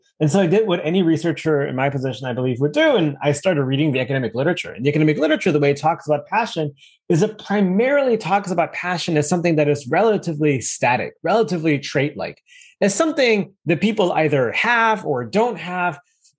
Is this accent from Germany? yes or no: yes; Germany; English is a second language; also born or lived in United Kingdom; I'm originally from Germany. I actually did my undergrad and master's degree in the UK.